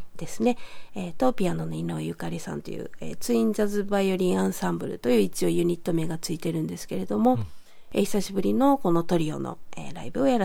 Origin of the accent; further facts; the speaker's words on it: Kobe, Hyogo, Japan; 佳香さんはあの同じ神戸出身なんですけれども